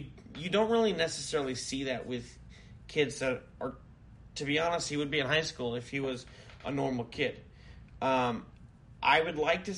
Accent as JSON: {"language": "English", "town": "Fresno", "region": "California", "country": "United States", "tie": "born or raised there", "said": "I grew up here in Fresno. My grandparents and my mom are from down south in San Diego."}